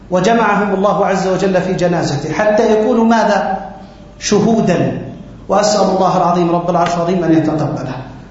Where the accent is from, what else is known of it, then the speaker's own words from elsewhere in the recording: Amman, Amman Governorate, Jordan; also born or lived in Aqaba; فأنا أذكر في الثمانينيات لما كنت في مراحل الدراسية الأولى، وانتقلنا من العقبة إلى عمان في سنة 84-85